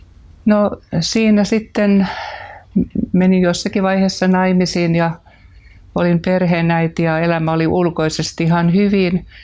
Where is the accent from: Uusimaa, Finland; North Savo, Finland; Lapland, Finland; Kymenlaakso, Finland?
Lapland, Finland; Kemi; ja kuulun Turun Vanvee-seurakuntaan. Syntyisin olen Kemistä.